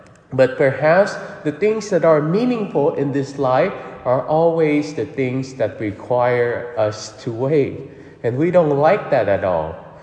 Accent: Vietnam; So growing up in Vietnam, where many people are not Catholic, and as a matter of fact, they are mostly ancestral worshippers or Buddhists.

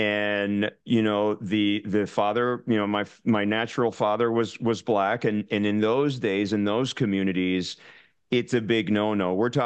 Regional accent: Bronx, New York, United States; born there; I was born in the Bronx.

